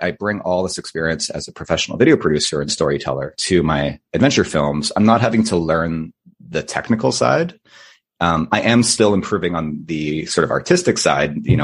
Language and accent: English; Vancouver, British Columbia, Canada; where I grew up in Vancouver.